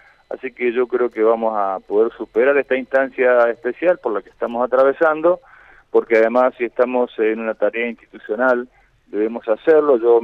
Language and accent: Spanish; Argentina; Todos sabemos cómo somos los argentinos